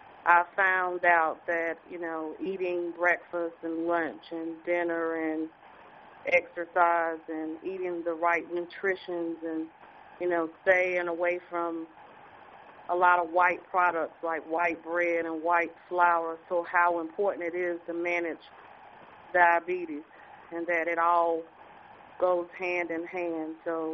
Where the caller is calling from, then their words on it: North Carolina, United States; from North Carolina.